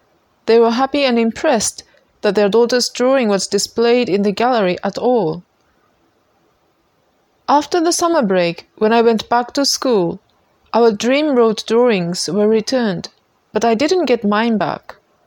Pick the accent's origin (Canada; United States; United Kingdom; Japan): Japan; English is a second language; This weekend, from August 7th, in my hometown back in Japan, the annual summer festival is happening.